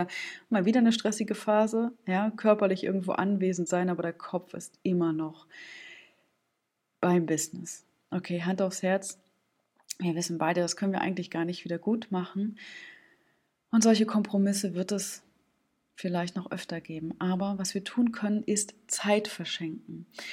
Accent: Stralsund, Mecklenburg-Vorpommern, Germany; Ich habe da so ein schönes Marzipan aus meiner Heimatstadt Stralsund.

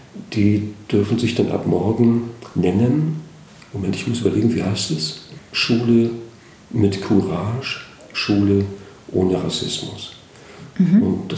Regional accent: Kellinghusen, Schleswig-Holstein, Germany; Geboren in Gelenkhusen, also hier mittendrin im Land. Nichts mit Küste und so. Da gab es die Stöhe, diesen Fluss, aber das war auch schon das Wasser, was wir hatten. Und dann bin ich mit 23 Jahren dort weggegangen und habe 2 Jahre in Brunsbüttel gelebt.

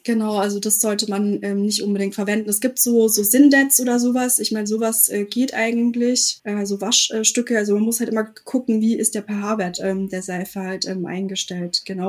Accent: Freiburg im Breisgau, Baden-Württemberg, Germany; Also ich komme aus der Ecke Freiburg im Breisgau, Baden-Württemberg.

